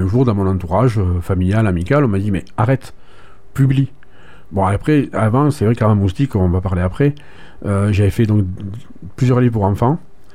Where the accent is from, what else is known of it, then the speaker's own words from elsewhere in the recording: Figeac, Occitanie, France; moi je suis on va dire un local, hein, je suis comme la radio, je suis né à Figeac, donc je ne dirais pas l'âge, mais il y a pas mal de temps de ça.